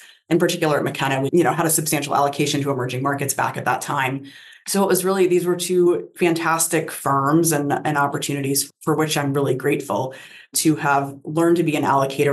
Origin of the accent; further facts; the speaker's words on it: Memphis, Tennessee, United States; I grew up in Memphis, Tennessee, the oldest of four children.